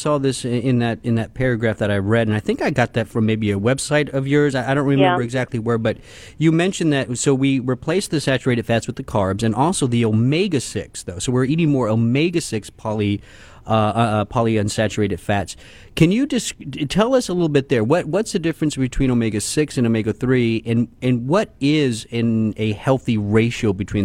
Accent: Texas, United States; because I'm from Texas, Dr. Ami, and I do like my red meat.

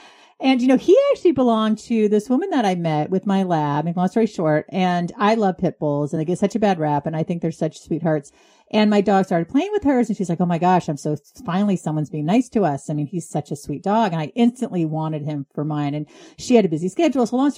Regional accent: California, United States; now in New England, United States; My husband and I were living out in California. I'm from California. I'd never lived in super hot, humid weather, and I never lived in cold weather.

